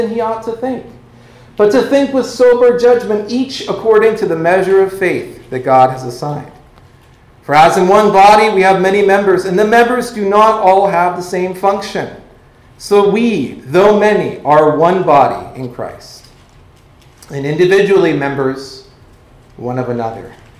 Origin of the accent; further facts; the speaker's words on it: Oregon, United States; which I'm from Southern Oregon. That's a very Southern Oregon thing you have to do.